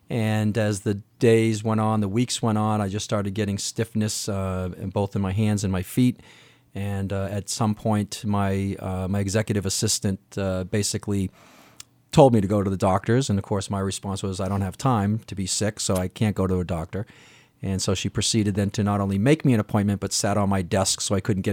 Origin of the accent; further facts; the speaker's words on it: Hanson, Massachusetts, United States; also born or lived in West Coast; I grew up here on the South Shore in Hanson.